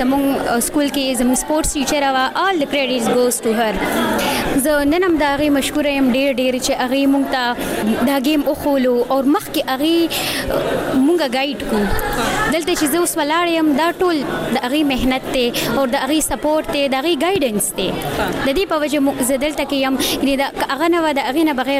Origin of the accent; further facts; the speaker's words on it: Peshawar, Khyber Pakhtunkhwa, Pakistan; او زه هم د پېښور یم